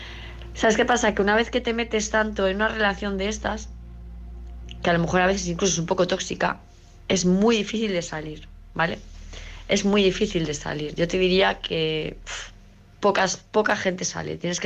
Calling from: Palma, Balearic Islands, Spain; , de Palma de Mallorca.

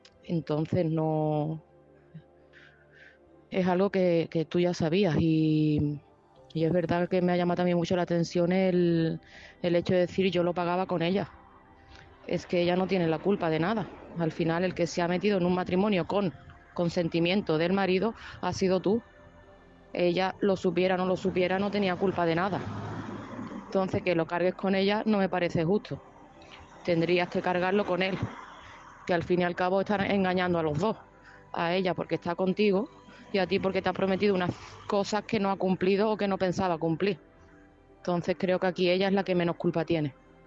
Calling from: Seville, Andalusia, Spain; de Sevilla

